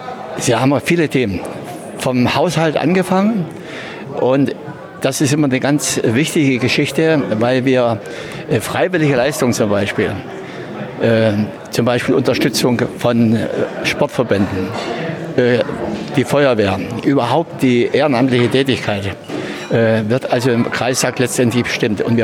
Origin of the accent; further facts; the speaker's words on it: Vetschau, Brandenburg, Germany; Ich bin Fettschauer, also ein Rand Spreewälder.